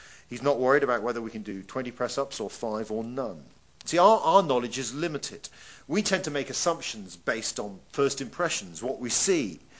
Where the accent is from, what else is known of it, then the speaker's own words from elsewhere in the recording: England, United Kingdom; I'm sorry, but I'm English, I don't know.